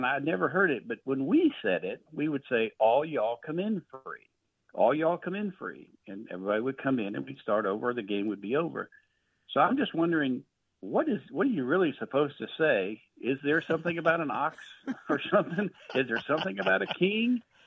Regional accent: Miami, Florida, United States; I'm from Miami. I'm from Miami, Florida. So that's where I'm from.

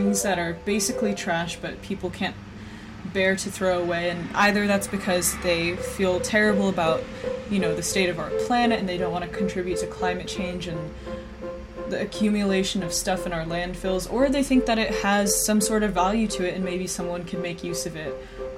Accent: California, United States; I'm from California, so this one, and I guess all of her work, is important to me.

